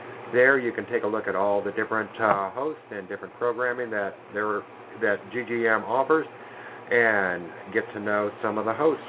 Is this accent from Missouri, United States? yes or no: yes; Eureka, Missouri, United States; You know, near my hometown of Eureka, Missouri, and we wish them a happy birthday.